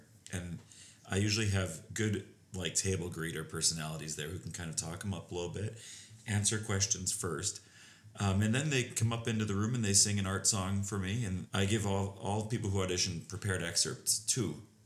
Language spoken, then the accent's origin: English; St. Cloud, Minnesota, United States; And so we were blessed on every musical front growing up in St. Cloud